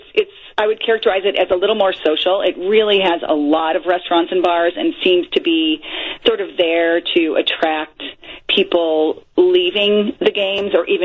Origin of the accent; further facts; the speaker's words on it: Detroit, Michigan, United States; I grew up in Detroit, and I just learned that we have our own style of pizza.